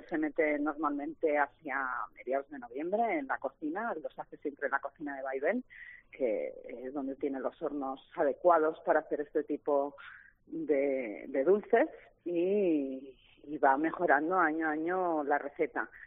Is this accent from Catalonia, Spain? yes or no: no; Basque Country, Spain; Como buena vasca, me gusta comer.